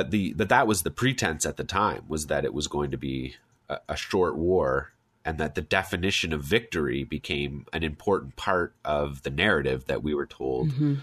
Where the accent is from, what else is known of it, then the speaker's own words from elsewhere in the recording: Canada; as a Canadian, you know, the home of Michael Ignatieff